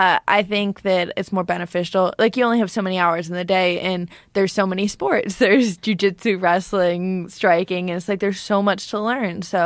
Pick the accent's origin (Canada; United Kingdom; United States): Canada; me being Canadian